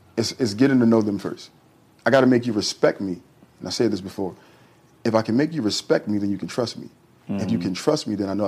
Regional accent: New Orleans, Louisiana, United States; growing up in New Orleans when I was young and I was in the street

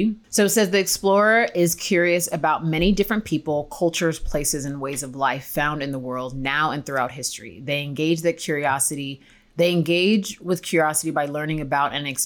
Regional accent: United States; so from being a Nigerian American

